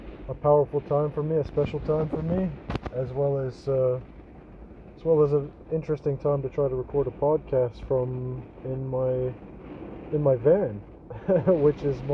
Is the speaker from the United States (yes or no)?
yes; Clare, Michigan, United States; Growing up in Central Michigan, there's a large Amish community in Central Michigan. I was actually born in Clare, Michigan, and in Clare there's a really large Amish community, as well as Mennonites.